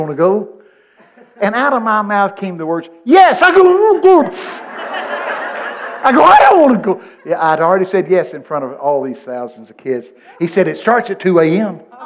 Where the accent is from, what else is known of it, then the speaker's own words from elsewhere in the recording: Texas, United States; Now, I'm from Texas.